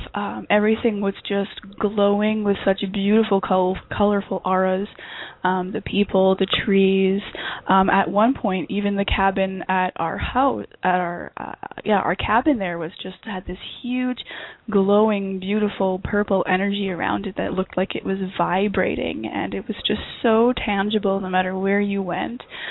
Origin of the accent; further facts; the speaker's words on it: Canada; And I'm from Canada, so I was racking my brain as to how I would be able to get this quite large crystal home